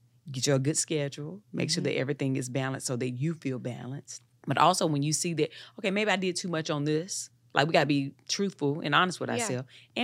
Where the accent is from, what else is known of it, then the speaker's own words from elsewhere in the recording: Eden, North Carolina, United States; And I grew up in Eden, North Carolina, child.